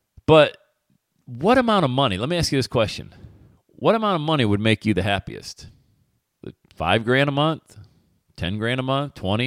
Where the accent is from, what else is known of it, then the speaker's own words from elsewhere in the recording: Bradford, Pennsylvania, United States; Growing up in Bradford, PA, as the youngest of eight kids, single parent family